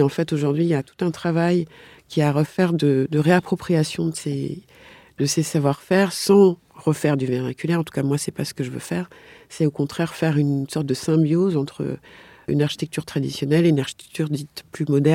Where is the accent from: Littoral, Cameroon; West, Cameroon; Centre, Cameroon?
Littoral, Cameroon; Douala; now in France; J'ai quand même vécu en France, mais maintenant, enfin, j'ai de la famille, je suis originaire du Cameroun, j'ai encore de la famille là-bas.